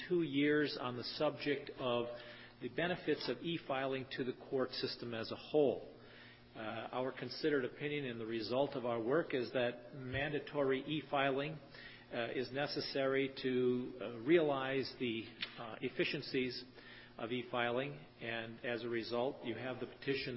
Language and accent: English; Fond du Lac, Wisconsin, United States; from Fond du Lac.